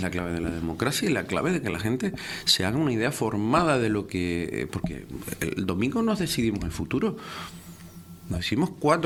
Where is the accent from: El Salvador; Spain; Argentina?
Spain; Santa Úrsula, Canary Islands; porque yo soy de Santa Úrsula